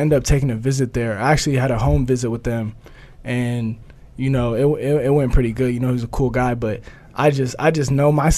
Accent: Oregon, United States; Yeah, I'm from Oregon.

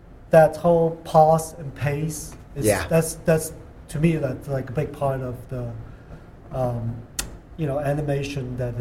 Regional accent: Hong Kong; Well, I think like just growing up in Hong Kong, it's like so

